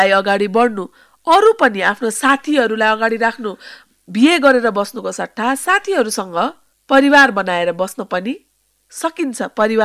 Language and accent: Nepali; Kathmandu, Bagmati, Nepal; म एउटा काठमाडौँको मुटुमा जन्मेर हुर्केको, एउटा हिन्दूबाट बौद्ध धर्ममा परिणत भएको परिवारमा हुर्केको, एउटा मेडिकल डक्टर भइसकेको व्यक्ति